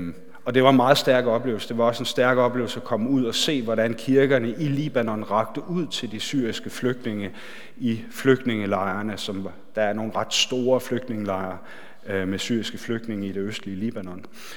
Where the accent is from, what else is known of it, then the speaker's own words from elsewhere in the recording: Capital Region of Denmark, Denmark; og jeg er født og opvokset på Bornholm